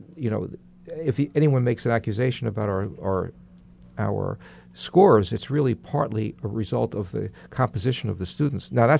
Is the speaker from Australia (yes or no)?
no; New York, United States; accent: New York; I'm trying to get rid of my New York accent.